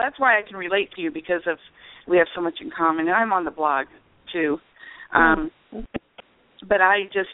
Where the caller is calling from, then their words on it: Illinois, United States; I'm from Illinois.